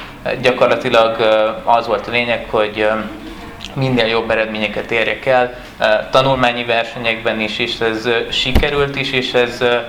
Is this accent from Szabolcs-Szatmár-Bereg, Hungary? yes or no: yes; Nyíregyháza, Szabolcs-Szatmár-Bereg, Hungary; Igazából én innen elég közelről származom, én nyíregyházi vagyok. Egy vallásos családból származom.